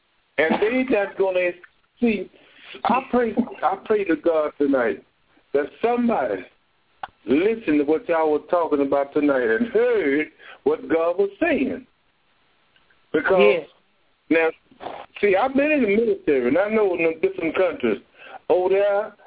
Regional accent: Texas, United States; I ain't never eaten no raw hamburger meat. I'm from Texas.

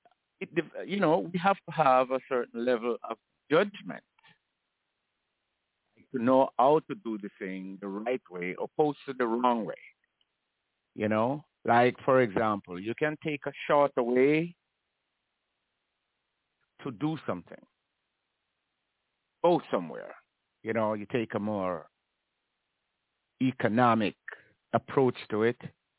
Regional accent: Jamaica; I was born and raised in Jamaica.

